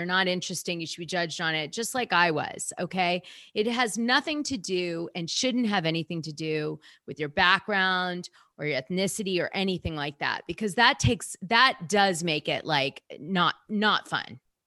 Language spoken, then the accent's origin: English; Manhattan, New York, United States; I was raised in Manhattan. I went to Nightingale Bamford. I was in that social scene.